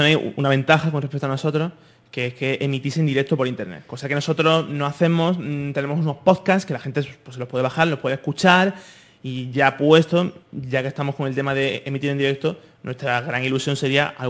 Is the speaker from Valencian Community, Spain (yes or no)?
no; Granada, Andalusia, Spain; En Granada. Ah, en Granada. Que es mi tierra, por cierto.